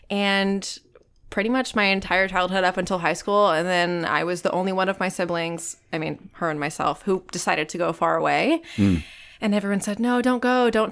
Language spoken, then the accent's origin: English; Virginia Beach, Virginia, United States; also born or lived in Tampa; Originally from Virginia Beach, mm-hmm. and then moved to Tampa for school. Stuck around for a little bit. I lived there for 7 years. So I'm kind of 20% Floridian. But if somebody asks where I'm from, I always say Virginia Beach